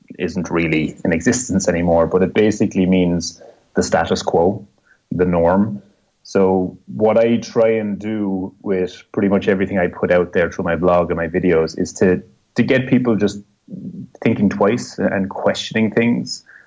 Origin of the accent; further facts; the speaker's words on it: Ireland; And I'm from Ireland, but I was working a job in the US, in the United States, for 3 years.